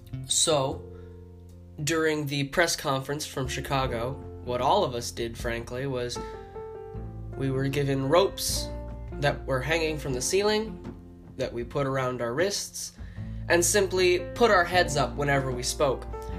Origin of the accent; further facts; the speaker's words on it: Simcoe, Ontario, Canada; performed on stage at a small little theater in my hometown of Simcoe.